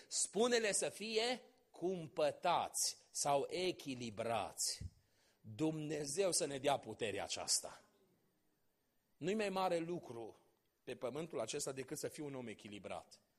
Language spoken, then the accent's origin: Romanian; Sibiu, Sibiu County, Romania; Toți suntem din Sibiu, în câteva ceasuri ajungem acasă, ce ceasuri? Câteva minute ajungem fiecare acasă de unde suntem plecați